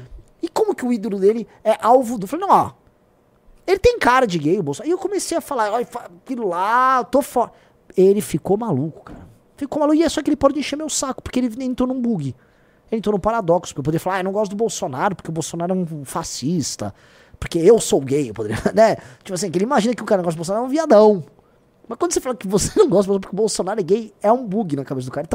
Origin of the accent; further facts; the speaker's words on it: Brazil; nós temos que resgatar o que é essencial e sensacional no Brasil. Senão, nós sequer somos brasileiros.